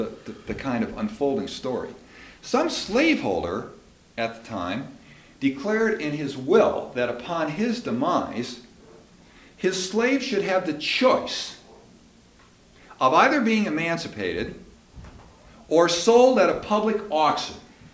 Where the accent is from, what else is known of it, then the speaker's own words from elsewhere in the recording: Wisconsin, United States; In 1875, right in my home state of Wisconsin